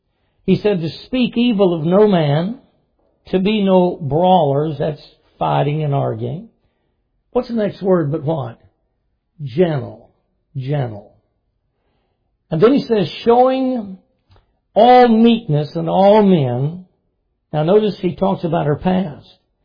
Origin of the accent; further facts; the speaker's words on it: Dayton, Tennessee, United States; right across the mountain from my hometown in Dayton